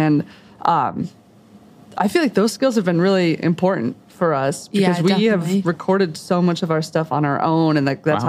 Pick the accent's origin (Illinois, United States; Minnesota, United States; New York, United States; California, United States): Minnesota, United States; For me at least, I came from Minnesota and I didn't really have like a launching point